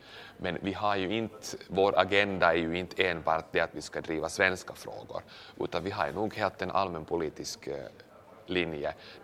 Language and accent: Swedish; Ingå, Uusimaa, Finland; kommer att inleva då min riksdagsvalskampanj då på min hemort i Ingå då nu inkommande lördag.